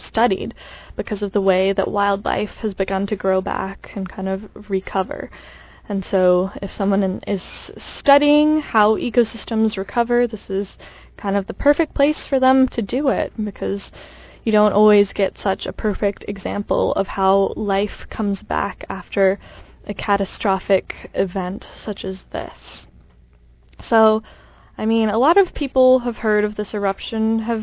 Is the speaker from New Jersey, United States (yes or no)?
no; Seattle, Washington, United States; So, like, I'm from Washington State, I'm from Seattle, and so it's something that I grew up hearing about.